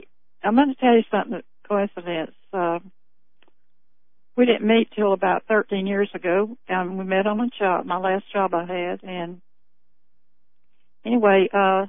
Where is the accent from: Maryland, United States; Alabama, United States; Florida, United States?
Florida, United States; also born or lived in Georgia; were born about 15 miles apart in the same year in Georgia on farms. She was raised up there, and I was raised in Florida.